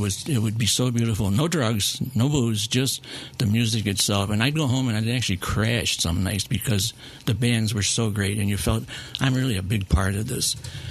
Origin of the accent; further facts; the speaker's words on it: Rochester, New York, United States; Rockin' Rochester.